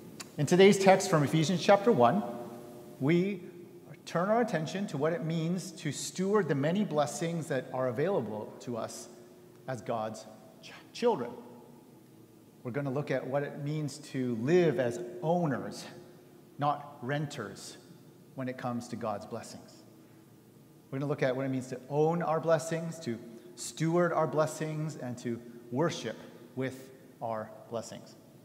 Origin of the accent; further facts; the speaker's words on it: Canada; also born or lived in United States; though I was born in America, I've spent most of my life in Canada after our family moved there when I was a toddler. So until I actually became a Canadian citizen as an adult, I was the only one in my family that was considered an immigrant